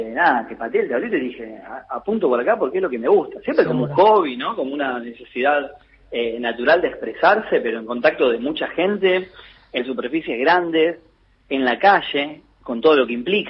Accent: Caseros, Buenos Aires Province, Argentina; now in Buenos Aires, Argentina; Yo soy oriundo de Caseros.

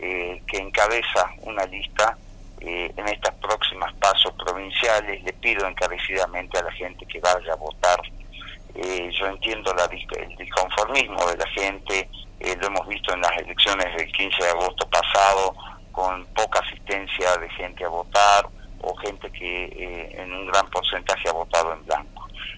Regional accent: Salta, Argentina; nací en Salta, vivo en Salta y voy a seguir viviendo en Salta.

